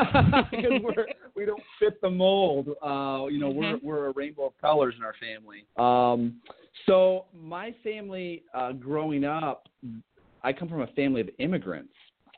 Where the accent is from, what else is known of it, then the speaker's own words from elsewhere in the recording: Iowa, United States; I grew up in Iowa. All right. I grew up around corn stalks and farmers and cows.